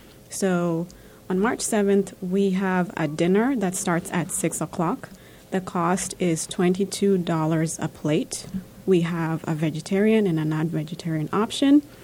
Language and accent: English; Kenya; Yes, that's correct. I was born and raised in Kenya